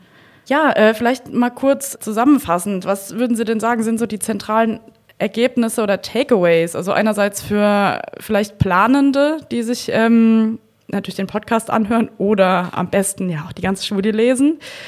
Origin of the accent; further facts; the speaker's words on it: Speyer, Rhineland-Palatinate, Germany; ich komme aus Speyer, wie die Zuhörenden schon häufiger mal gehört haben.